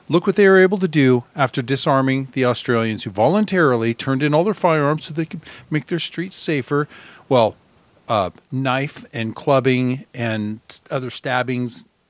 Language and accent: English; United States; And yeah, so I'm an American. Of course, I own a gun.